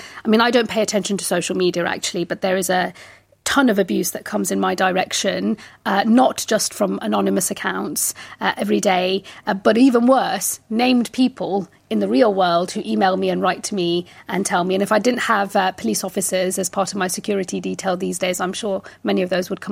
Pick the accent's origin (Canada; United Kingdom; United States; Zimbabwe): United Kingdom; England; the people that don't think I'm English, the people that hate me because I'm a Muslim